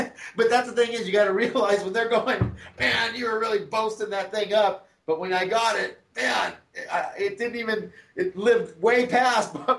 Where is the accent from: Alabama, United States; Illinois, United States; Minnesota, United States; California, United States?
California, United States; Hollywood; also born or lived in Huntington Beach; I'm from Los Angeles, originally from Hollywood, down to Huntington Beach in Orange County.